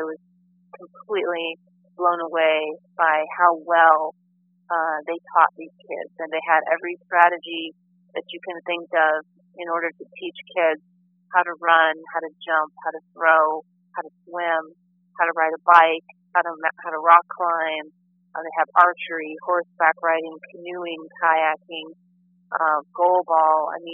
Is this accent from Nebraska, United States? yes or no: no; Camarillo, California, United States; we really want to have a half marathon 5K event right here in Camarillo, which is my hometown, of course.